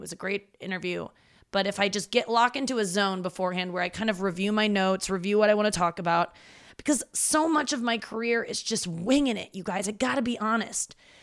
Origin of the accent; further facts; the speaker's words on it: St. Louis, Missouri, United States; I'm obviously from St. Louis